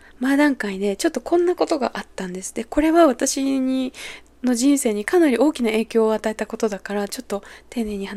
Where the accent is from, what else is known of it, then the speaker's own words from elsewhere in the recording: Ishinomaki, Miyagi, Japan; 私は実家が宮城県で、石巻で生まれていて、おばあちゃん家が石巻にあるので、